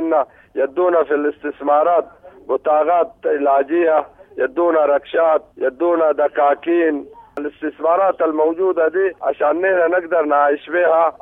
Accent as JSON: {"language": "Arabic", "country": "Sudan", "said": "نحن سودانيين"}